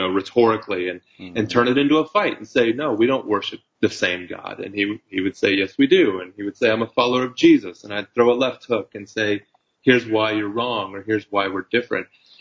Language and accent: English; United States; I still enjoy a certain status of power as an American